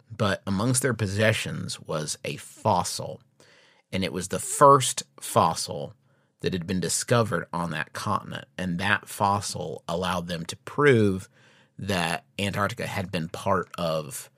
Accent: Norway; accent: Norwegian; English is a second language; I'm not going to bring my Norwegian accent, obviously, to it.

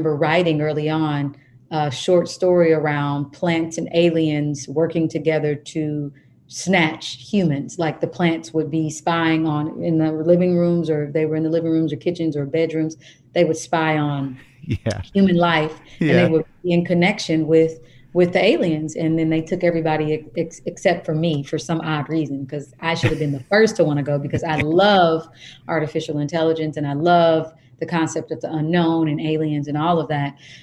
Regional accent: Kansas, United States; because I am from Kansas, I did watch

